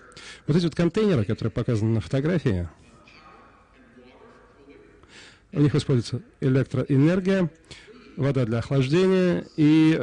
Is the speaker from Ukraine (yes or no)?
no; Germany; Я немец, а не голландцы. Но мы все равно любим друг друга.